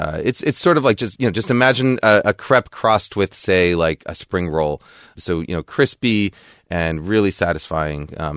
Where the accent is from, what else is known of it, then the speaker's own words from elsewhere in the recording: New York, United States; And I mean, I grew up in New York, so a really good fresh bagel with cream cheese.